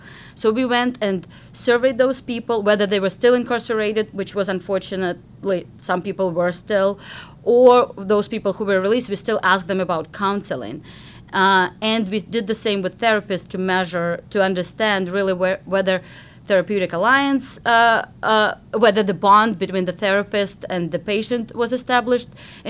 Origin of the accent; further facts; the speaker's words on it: Ukraine; moved away as an adult; I come originally from Ukraine, and over there my degree was in psychology